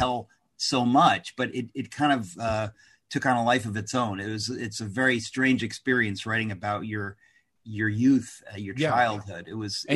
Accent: Queens, New York, United States; I was I was born in Queens. We moved to Jackson Heights, which is another part of Queens.

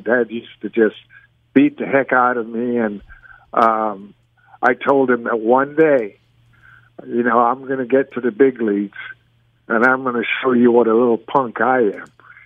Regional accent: Panama; first language Spanish; English is a second language; moved away; grew up in Panama.

